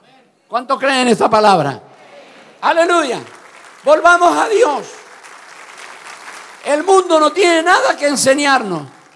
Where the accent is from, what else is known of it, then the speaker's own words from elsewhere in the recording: Argentina; moved away as an adult; Recuerdo que a los 28 años salí de Argentina